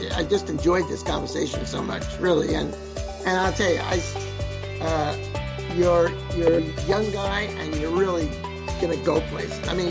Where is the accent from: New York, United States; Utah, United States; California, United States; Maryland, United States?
New York, United States; Lynbrook; And I grew up in Lynbrook.